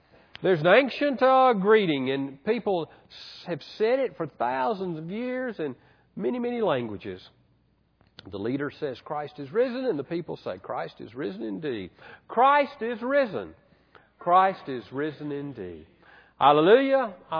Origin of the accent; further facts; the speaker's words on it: Birmingham, Alabama, United States; One of the things we did growing up in Birmingham is one of the Saturdays before Easter